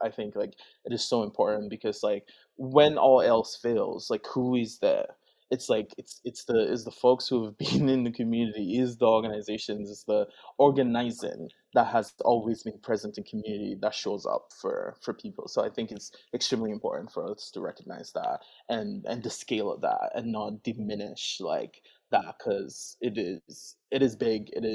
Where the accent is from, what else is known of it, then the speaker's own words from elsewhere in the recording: Benin; Like I'm indigenous to somewhere, like I'm from Benin